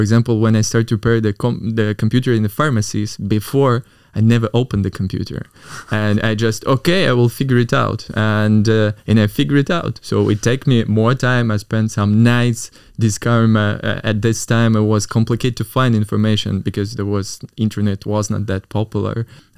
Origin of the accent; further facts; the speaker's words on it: Moscow, Russia; born there; English is a second language; I born in Moscow, 91, 34 right now. I actually from ordinary family, wasn't rich. I grew up in a super simple district